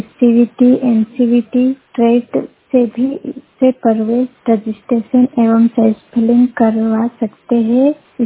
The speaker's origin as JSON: {"language": "Hindi", "town": "Manjrada", "region": "Madhya Pradesh", "country": "India", "said": "मैं बड़वानी जिले के ग्राम मंजराड़ा की निवासी हूँ।"}